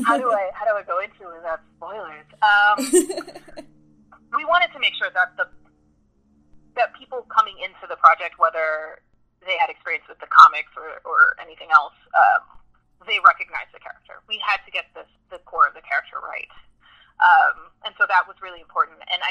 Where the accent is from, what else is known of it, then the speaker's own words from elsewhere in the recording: New York City, New York, United States; you know, I grew up in New York City, so, like, I always, like, I'm just used to people getting it wrong